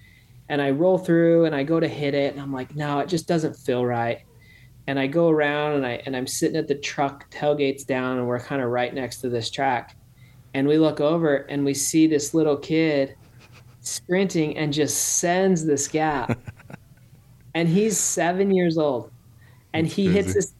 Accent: Utah, United States; also born or lived in Arizona; We moved from Arizona to like Ogden area in Utah.

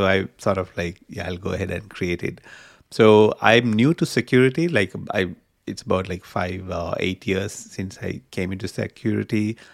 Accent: Melbourne, Victoria, Australia; I work in the Microsoft Entra customer experience team, and I'm from Melbourne, Australia.

